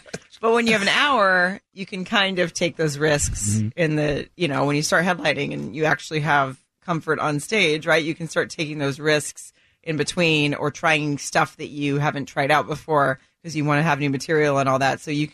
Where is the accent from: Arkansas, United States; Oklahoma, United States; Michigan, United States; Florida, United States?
Arkansas, United States; I grew up in Arkansas, so I have jokes that work in the South and in that area